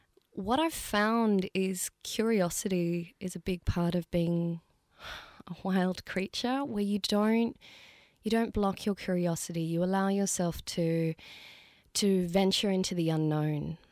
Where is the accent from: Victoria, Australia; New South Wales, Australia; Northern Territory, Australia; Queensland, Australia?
New South Wales, Australia; Sydney; we're all women of color, we're all from Western Sydney